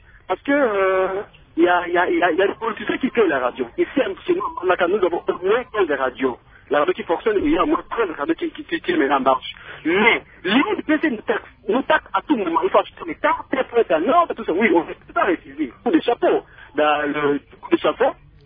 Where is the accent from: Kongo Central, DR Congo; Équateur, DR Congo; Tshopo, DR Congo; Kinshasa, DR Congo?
Équateur, DR Congo; Mbandaka; Ici, chez nous, en Mbandaka, moi, je crois que je parle de chez nous